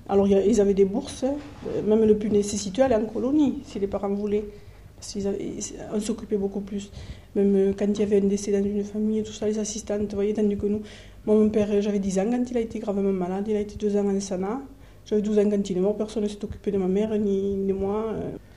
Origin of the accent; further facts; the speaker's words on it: Carmaux, Occitanie, France; born there; je suis née à Carmaux. Mon père était maçon